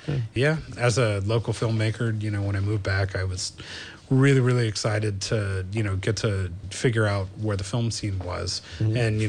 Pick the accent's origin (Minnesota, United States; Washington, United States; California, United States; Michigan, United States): California, United States; Los Gatos; I'm from Los Gatos originally.